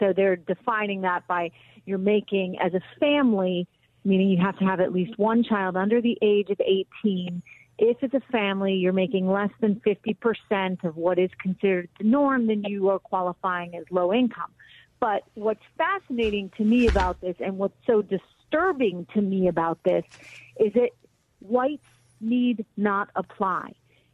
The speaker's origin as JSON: {"language": "English", "country": "Ireland", "said": "And by the way, I'm Irish, and the Irish at one point."}